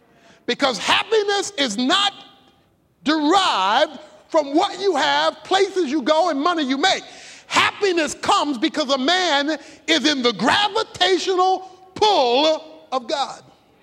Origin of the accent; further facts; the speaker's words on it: Baltimore, Maryland, United States; I may have told you before about the time I was suspended from Garrison Junior High School in Baltimore, Maryland for fighting.